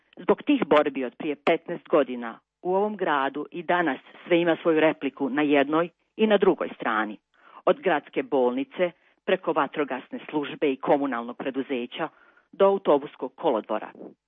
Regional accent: Mostar, Federation of Bosnia and Herzegovina, Bosnia & Herzegovina; Moj rodni grad je nesumljivo podijeljen, ali mi jako smeta kada se u medijima, kako stranim, tako i domaćim, isključivo govori o podijeljenom Mostaru

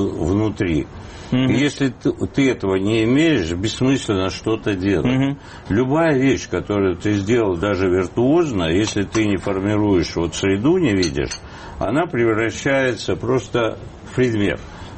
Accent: Armenia

